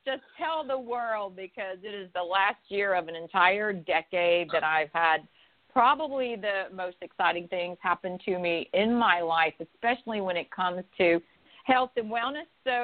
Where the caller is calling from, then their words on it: Pawleys Island, South Carolina, United States; And today I am calling in from Pawleys Island, South Carolina, and you know that's my happy place.